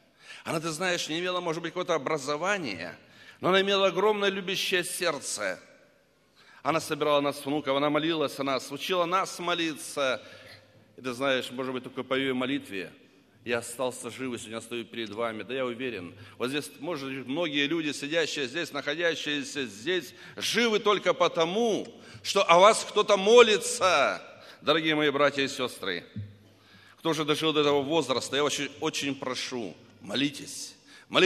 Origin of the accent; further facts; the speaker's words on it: Anapa, Krasnodar Krai, Russia; возвратился в свой родной город Анапа, откуда я родом, Краснодарского края